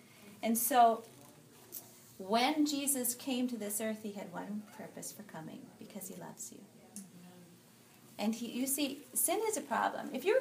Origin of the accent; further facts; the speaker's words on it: Minnesota, United States; I grew up in Minnesota.